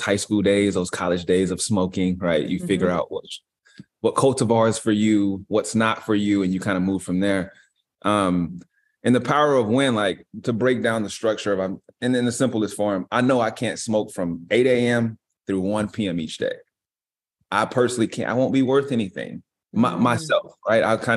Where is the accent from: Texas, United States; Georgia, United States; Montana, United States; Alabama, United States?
Georgia, United States; now in Seattle, United States; I'm from Georgia. I moved out to Seattle a couple years ago to learn about the cannabis industry, et cetera.